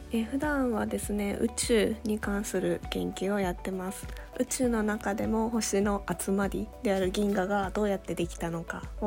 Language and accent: Japanese; Aichi, Japan; 私自身も今出身は愛知県なんですが、大学院で名古屋に戻ってきて今3年目の状況、